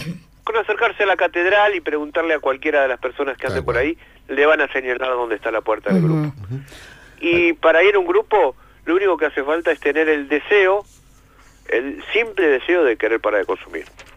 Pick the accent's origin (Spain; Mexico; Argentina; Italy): Argentina; Buenos Aires; Mira, yo soy de Buenos Aires